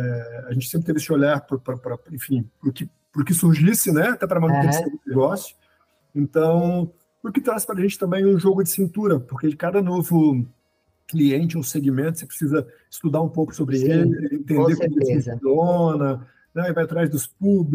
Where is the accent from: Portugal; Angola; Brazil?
Brazil; Itajaí, Santa Catarina; Eu sou aqui de Itajaí, Santa Catarina, uma cidade do litoral, uma cidade portuária